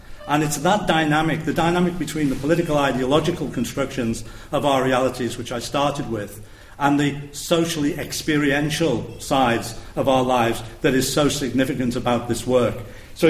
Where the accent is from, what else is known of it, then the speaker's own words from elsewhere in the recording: Liverpool, North West England, United Kingdom; I said, "I'm from Liverpool, and that should be enough for you to deduce the answer from."